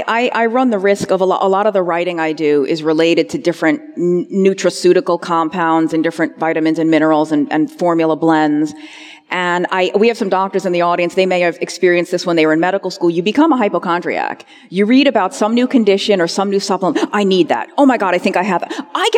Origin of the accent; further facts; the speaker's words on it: Northern United States, United States; I'm a Yankee, I'm a Northerner, but I'm going to say bless his heart.